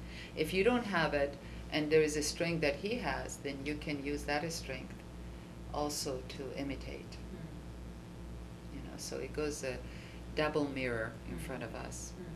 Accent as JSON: {"language": "English", "country": "Iran", "said": "I'm from Iran, he is from it, and it's exactly 12 hours of difference."}